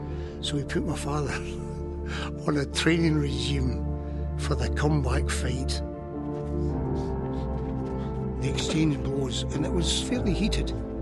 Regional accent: Glasgow, Scotland, United Kingdom; My upbringing in Glasgow, it was hard and tough, but when you lived where I lived, with the people I lived with, it's natural.

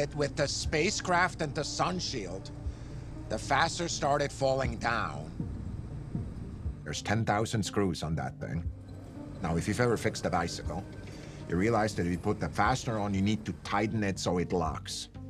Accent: Switzerland; I grew up in Switzerland.

